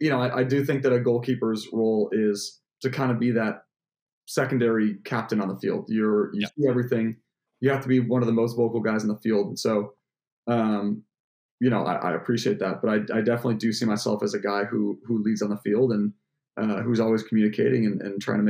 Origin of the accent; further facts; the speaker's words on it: Syracuse, New York, United States; So I was born and raised in Syracuse. I went to university in Syracuse.